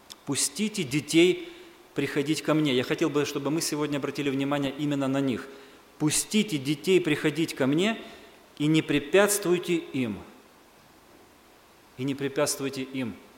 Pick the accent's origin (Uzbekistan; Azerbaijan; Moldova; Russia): Russia; Rostov-on-Don, Rostov Oblast; Сам я из России. И жил в Ростове.